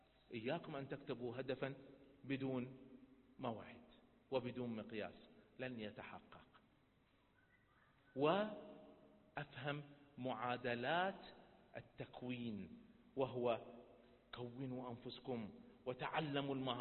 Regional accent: Kuwait

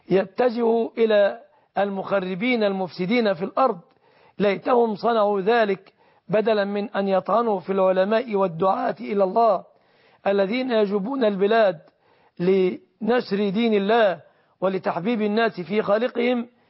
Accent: Egypt

